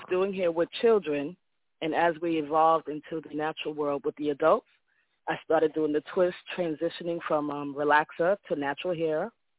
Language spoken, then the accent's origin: English; Queens, New York, United States; Well, I'm from Jamaica, Queens, New York.